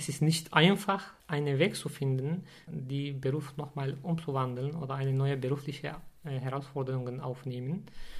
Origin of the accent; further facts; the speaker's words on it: Turkey; German is a second language; moved away as an adult; now in Germany; Aber natürlich, das ist meine Heimat.